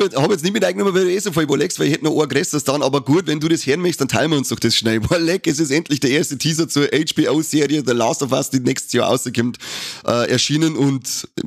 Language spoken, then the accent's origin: German; Bavaria, Germany; bei uns in Bayern sagt man, der schaut da so schön halt nicht, gell?